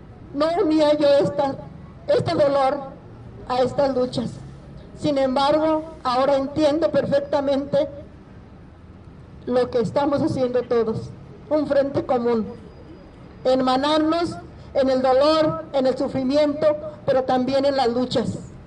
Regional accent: Mexico; nos quejábamos todos de la situación que estábamos viviendo como mexicanos

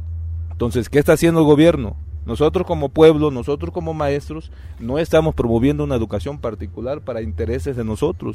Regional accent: Veracruz, Mexico; Venimos del estado de Veracruz.

